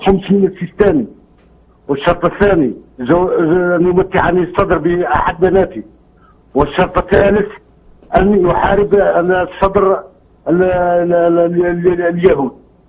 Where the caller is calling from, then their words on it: Algeria; من الجزائر.